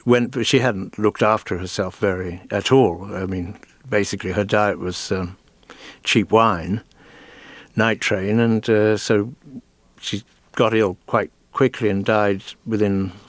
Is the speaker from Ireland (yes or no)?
yes; Ireland; also born or lived in London; now in United States; Well, I came to America in 75, and I grew up in Ireland, and I then went to London in the what's now known as the swinging 60s